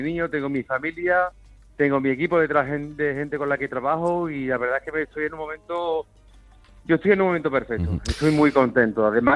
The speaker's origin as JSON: {"language": "Spanish", "town": "Seville", "region": "Andalusia", "country": "Spain", "said": "en mi tierra, en Sevilla"}